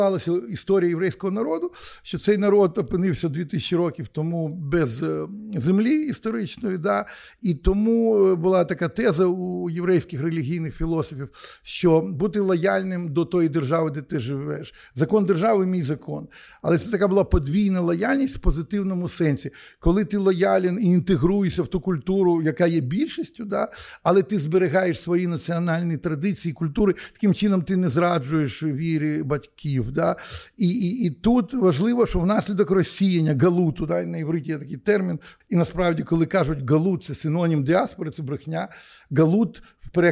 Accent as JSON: {"language": "Ukrainian", "town": "Radomyshl", "region": "Zhytomyr Oblast", "country": "Ukraine", "tie": "born or raised there", "said": "з Радомишля, з моєї малої батьківщини"}